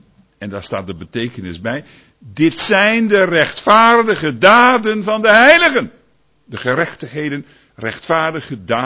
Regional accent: Slochteren, Groningen, Netherlands; In Slochteren, waar ik opgroeide, een van de grote steden daar in Groningen

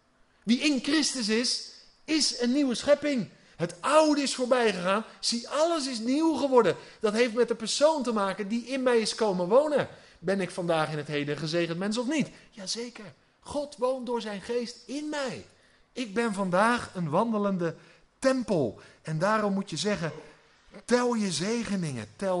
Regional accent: South Holland, Netherlands; en ik kom uit de regio van Den Haag

